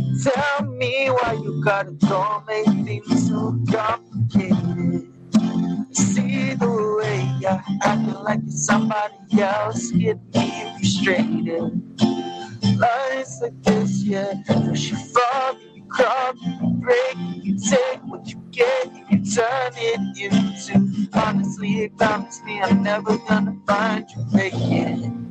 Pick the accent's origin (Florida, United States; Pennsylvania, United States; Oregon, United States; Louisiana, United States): Louisiana, United States; See, cool. I was born and raised in Louisiana.